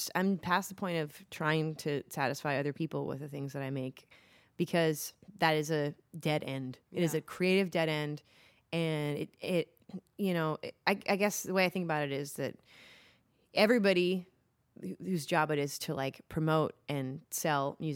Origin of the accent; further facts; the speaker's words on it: Baltimore, Maryland, United States; born there; I mean, I was born in Baltimore. My family's there. The vast majority of my friends are there.